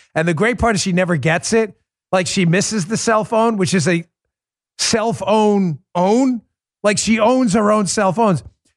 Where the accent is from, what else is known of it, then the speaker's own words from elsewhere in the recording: New York City, New York, United States; I grew up in New York City. You know, I'm not shy about it.